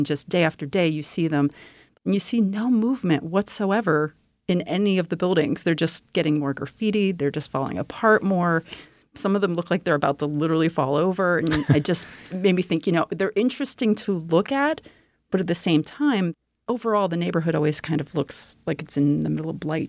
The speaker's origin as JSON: {"language": "English", "region": "East Coast", "country": "United States", "said": "I've been here for 8.5 years. I came from the East Coast."}